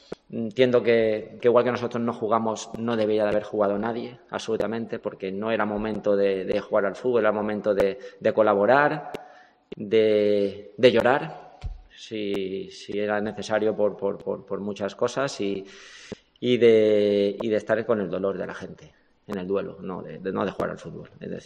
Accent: Valencia, Valencian Community, Spain; Nosotros en la plantilla somos muchos de Valencia, ¿no? O de la zona.

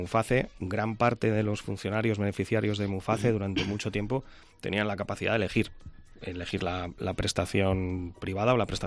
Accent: Cantabria, Spain; la experiencia que tenemos como cántabros

